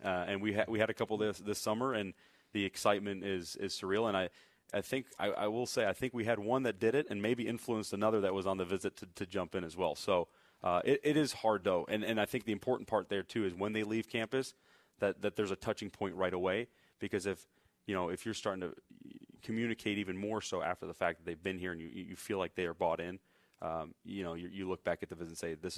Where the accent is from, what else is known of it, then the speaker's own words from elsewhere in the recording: Chicago, Illinois, United States; now in Nashville, United States; I'll never forget the first time I drove in through Nashville when I moved here. And I'm from Chicago, so I know a big city